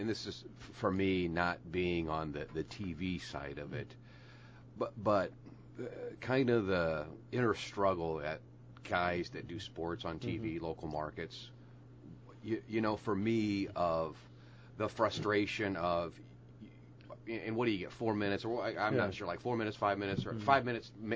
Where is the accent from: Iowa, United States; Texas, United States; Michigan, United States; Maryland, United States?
Iowa, United States; Quad Cities; So I think that, you know, me growing up in the Quad Cities, you know